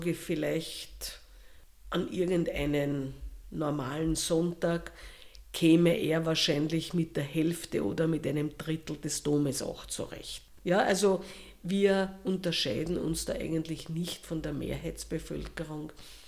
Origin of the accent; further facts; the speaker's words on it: Austria; Wir sind ja Österreicher